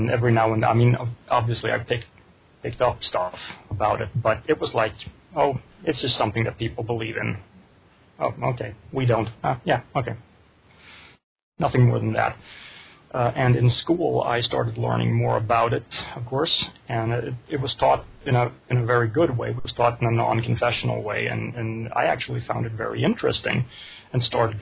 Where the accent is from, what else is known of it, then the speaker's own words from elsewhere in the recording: Sweden; I grew up in Sweden, still live there. I grew up in an atheist household, even by Swedish standards.